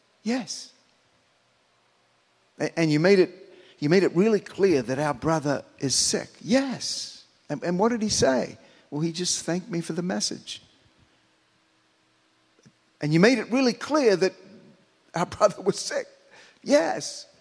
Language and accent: English; Australia; moved away as an adult; now in United States; when I came over from Australia to this country, I met a girl here in California.